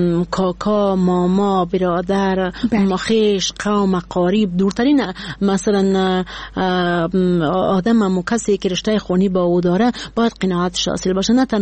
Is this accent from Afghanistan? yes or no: yes; Badakhshan, Afghanistan; من یک کسی هستم که از بدخشان هستم